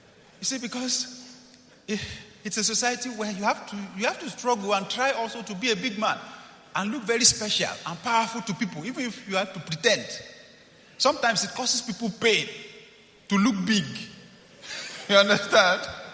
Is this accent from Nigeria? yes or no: yes; Nigeria; As a Nigerian, that's a bit foreign to me.